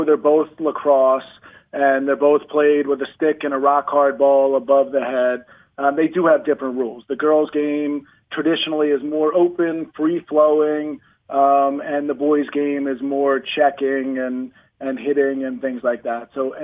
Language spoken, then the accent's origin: English; Philadelphia, Pennsylvania, United States; I grew up in Center City, Philadelphia.